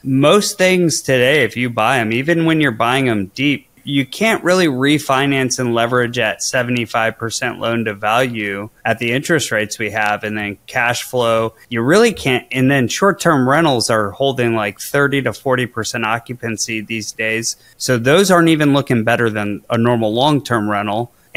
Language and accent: English; Michigan, United States; So I'm also from Michigan, by the way. I'm a Midwesterner.